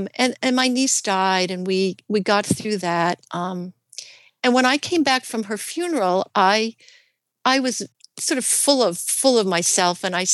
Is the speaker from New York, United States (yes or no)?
no; Portland, Oregon, United States; Good Samaritan Hospital in Portland, Oregon. Now, what are the chances that what I needed was right in my hometown?